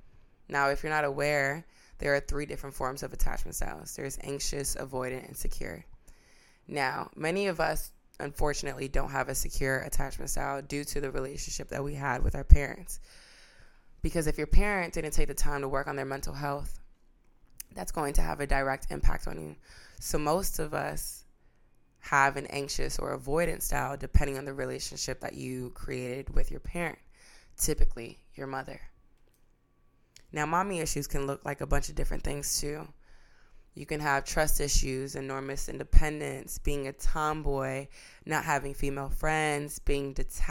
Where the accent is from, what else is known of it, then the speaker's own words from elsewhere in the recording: Brazil; first language Portuguese; English is a second language; I am no longer fluent in Portuguese, even though Portuguese was my first language. When I was in Brazil, I experienced sexual assaults.